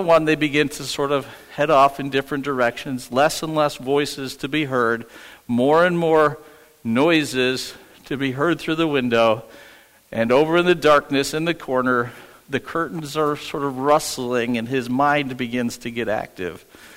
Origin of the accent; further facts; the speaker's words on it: New York, United States; when I grew up in Western New York, we had no AC in the house